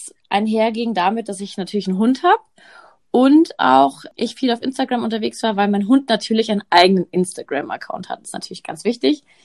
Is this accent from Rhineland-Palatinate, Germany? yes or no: yes; Trier, Rhineland-Palatinate, Germany; born there; now in Munich, Germany; ich bin 31, mittlerweile in München, geboren in Trier.